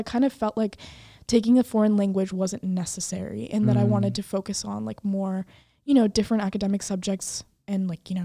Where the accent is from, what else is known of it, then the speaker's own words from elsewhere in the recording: India; you know, I'm from India.